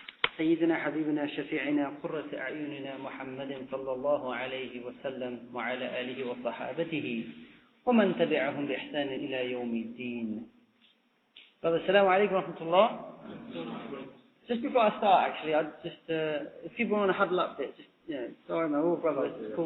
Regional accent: Camden, London, United Kingdom; I'm from Camden, the area of Camden. So it's way down northwest London, so you might know that area

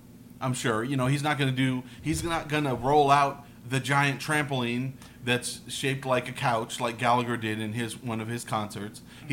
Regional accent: Chicago, Illinois, United States; born there; I was born in Loyola University Hospital outside Chicago.

